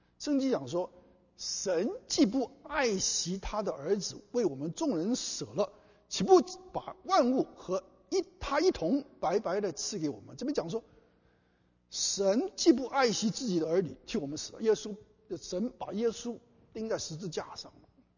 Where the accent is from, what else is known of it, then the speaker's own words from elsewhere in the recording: China; 那我们中国人呢、啊、以前呢、啊、都是非常怕爸爸的